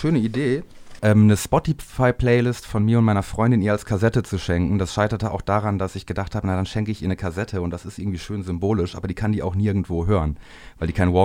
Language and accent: German; Bielefeld, North Rhine-Westphalia, Germany; aus dem Raum Bielefeld, wo ich herkomme.